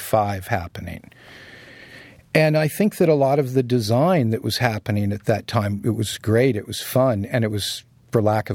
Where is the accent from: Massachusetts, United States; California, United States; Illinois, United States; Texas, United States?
California, United States; San Diego; I grew up in San Diego. But from the time I was about 10, I really wanted to live in New York.